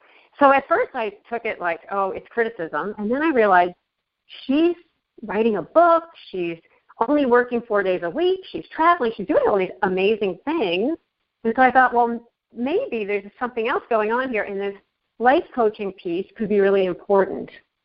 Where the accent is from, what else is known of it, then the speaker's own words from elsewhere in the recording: Tri-state New York area, United States; also born or lived in Connecticut, United States / New Jersey, United States; I grew up in the Connecticut, New Jersey area, so I'm from the tri-state New York area. And as a kid, I was part of a large family, one of seven.